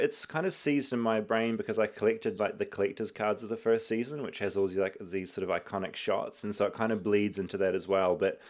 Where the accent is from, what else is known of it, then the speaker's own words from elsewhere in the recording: New Zealand; And being a New Zealander where we're all very like worried about talking ourselves up